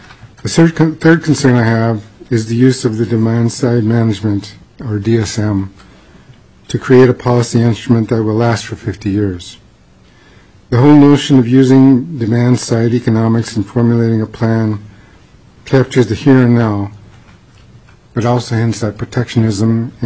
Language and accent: English; Juneau, Alaska, United States; I'm from Juneau.